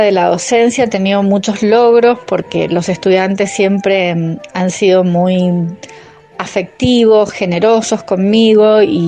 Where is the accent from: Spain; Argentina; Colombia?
Argentina; Mendoza; born there; Yo nací en Mendoza ya en 1962 y la verdad es que me siento muy dichosa de estar en esta provincia y en el Gran Mendoza.